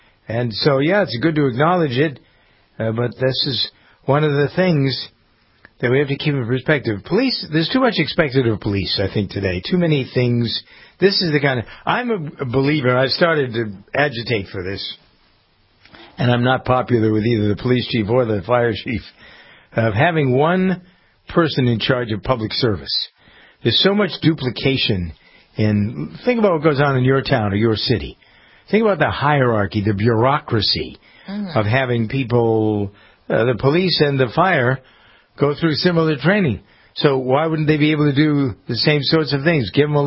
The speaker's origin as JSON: {"language": "English", "town": "Framingham", "region": "Massachusetts", "country": "United States", "tie": "born or raised there", "said": "as we do here in Framingham, in my hometown."}